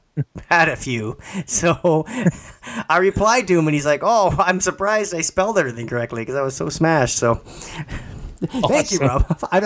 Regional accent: Canada; It's because we are Canadian, but I do not speak of the French.

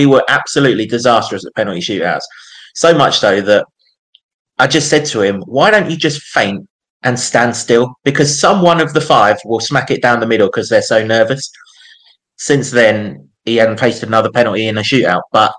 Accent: England, United Kingdom; as an Englishman

